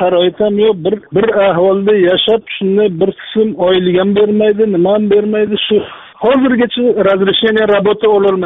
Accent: Qashqadaryo Region, Uzbekistan; now in Russia; Qashqadaryodanmiz. Bizlarni mehnat birjasi bilan ishga jo'natgan, shu yerga kelganmiz. Yaroslavlni bir Yaroslavskiy rayon Tunishni posyolkasida yashayapmiz.

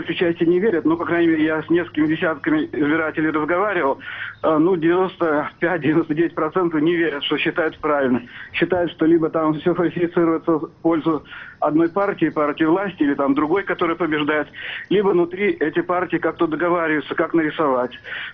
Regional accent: Moscow, Russia; я представитель Москвы, москвич и даже москаль, россиянин.

